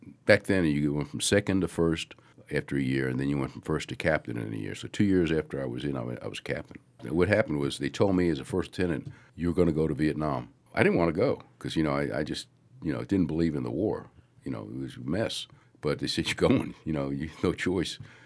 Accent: New York City, New York, United States; I was born in Manhattan, New York, in a section, believe it or not, was called Hell's Kitchen. It was a very tough section. We moved to Brooklyn when I was 12, stayed there until I was 17.

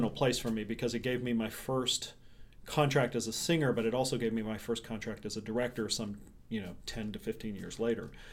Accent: Mississippi, United States; also born or lived in New York / Texas; So I've had, outside of the city of New York and where I grew up in Mississippi, I've spent the most amount of my time here in Texas.

